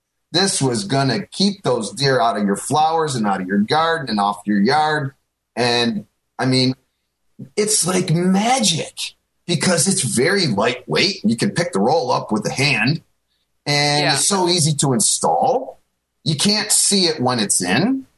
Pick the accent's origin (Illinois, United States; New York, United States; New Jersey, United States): New York, United States; Buffalo; You know, I'm from Buffalo originally, but it's not what it used to be.